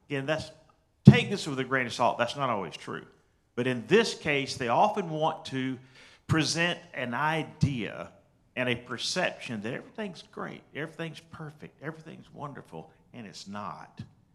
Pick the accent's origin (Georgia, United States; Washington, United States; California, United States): Georgia, United States; So other than that, I'm just … from Georgia.